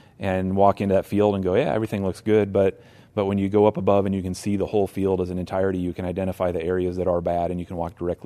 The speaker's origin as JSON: {"language": "English", "town": "Pella", "region": "Iowa", "country": "United States", "said": "I'm a farmer from Pella, Iowa. We farm about 1,000 acres of corn and soybeans, also a seed dealer."}